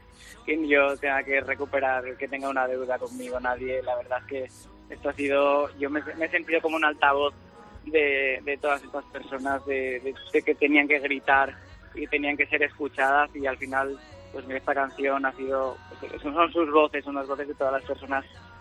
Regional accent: Valencia, Valencian Community, Spain; soy de Valencia capital, actualmente vivo ahí

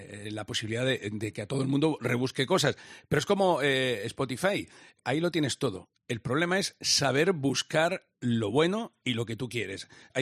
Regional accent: Cartagena, Region of Murcia, Spain; yo soy de Cartagena de Murcia

